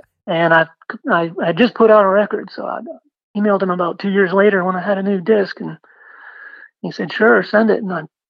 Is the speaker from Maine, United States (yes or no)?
yes; Maine, United States; And I'm sure when he found out I was from Maine, that spurred on his interest in me a little bit. Those Maine guys like to stick together, you know.